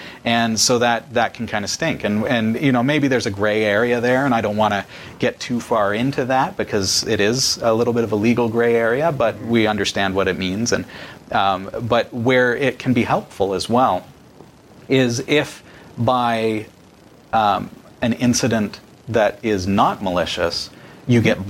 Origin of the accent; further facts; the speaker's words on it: Barrie, Ontario, Canada; they can't tell that I'm from Barrie, Ontario, Canada